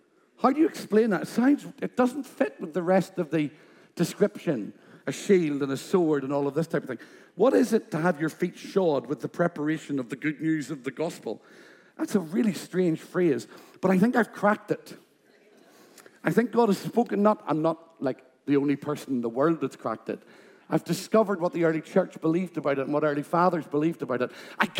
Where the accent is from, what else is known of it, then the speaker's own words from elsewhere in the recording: Ireland; I am from Ireland.